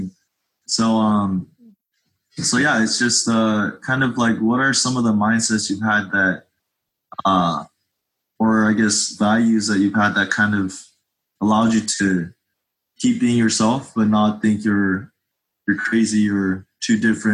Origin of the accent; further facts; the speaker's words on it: United States; because I'm Korean, I'm Korean American, but like growing up as an Asian